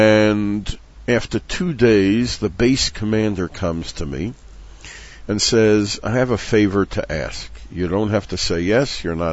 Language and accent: English; United States; But I grew up in the United States.